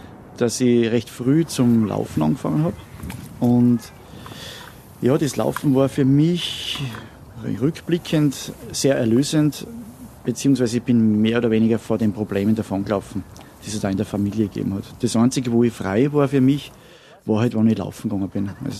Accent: Grundlsee, Styria, Austria; Also schwimmen, ich bin ja am Grundlsee aufgewachsen, da lernst du es dir halt selber.

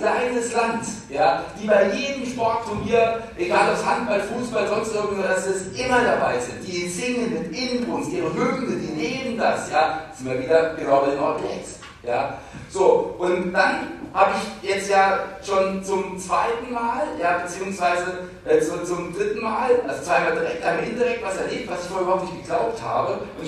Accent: Hesse, Germany; also ich bin ja Hesse

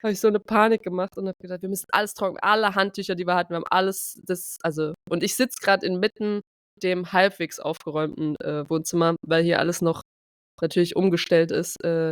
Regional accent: Trier, Rhineland-Palatinate, Germany; Kein Wunder, dass bei uns zu Hause in Trier Hochwasser war.

